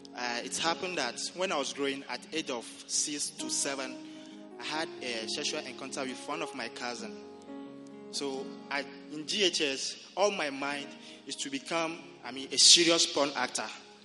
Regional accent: Togo; I'm from Togo. So all these things happen in Togo.

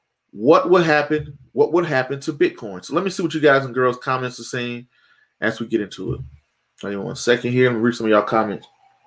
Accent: Grovetown, Georgia, United States; Grovetown, Georgia. That's my hometown.

